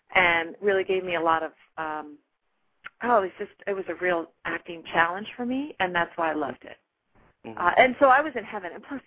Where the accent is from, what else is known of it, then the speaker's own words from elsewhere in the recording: Connecticut, United States; I'm from Connecticut. I went to a prep school.